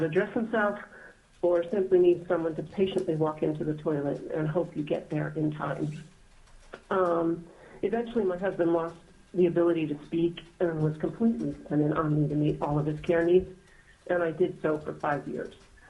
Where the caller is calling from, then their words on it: Cordova, Alaska, United States; I am a member of the Alaska chapter of the Alzheimer's Association, and I'm calling today from Cordova.